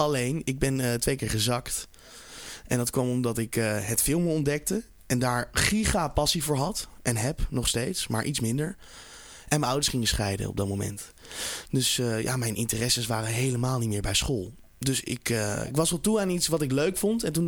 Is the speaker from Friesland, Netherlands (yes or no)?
no; Breukelen, Utrecht, Netherlands; Ik kom uit Breukelen. Daar ben ik opgegroeid.